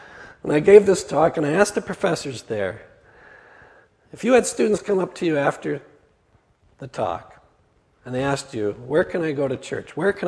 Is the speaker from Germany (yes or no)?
no; United States; I'm an American. I'm just going to butcher the language.